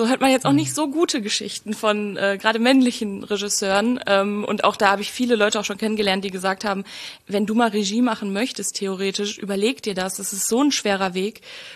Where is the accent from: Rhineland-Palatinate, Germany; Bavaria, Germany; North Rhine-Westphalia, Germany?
North Rhine-Westphalia, Germany; Duisburg; born there; Also ich bin in Duisburg geboren.